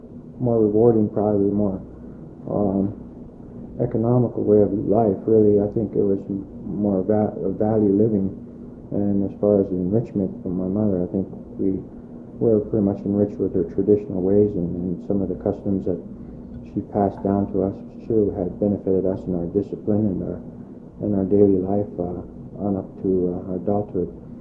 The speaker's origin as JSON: {"language": "English", "town": "Healy Lake", "region": "Alaska", "country": "United States", "tie": "born or raised there", "said": "I was born in Healy Lake. I was the last one that was born in the old village site at Healy Lake. I was born in 1953, and pretty much I was raised out in the Healy Lake setting"}